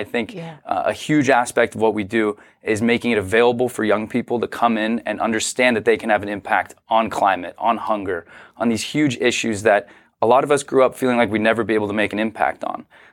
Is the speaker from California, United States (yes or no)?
yes; Los Angeles, California, United States; I grew up in Los Angeles. I'd never even really been to a farm.